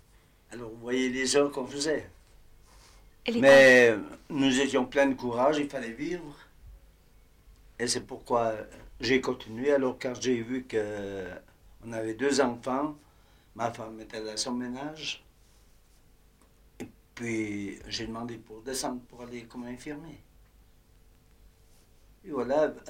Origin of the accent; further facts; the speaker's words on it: Écuvillens, Fribourg, Switzerland; moved away as an adult; now in Marsens, Switzerland; Eh bien, je suis originaire d'Écuviens, né en 1910, le 7e enfant d'une famille de 12 enfants, et j'ai vécu à la campagne jusqu'à l'âge de 26 ans, travailler du paysan.